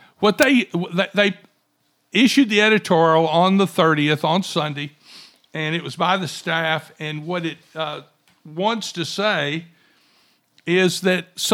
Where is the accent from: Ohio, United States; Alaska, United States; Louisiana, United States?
Louisiana, United States; we are from Louisiana, where we have Louisiana Excellence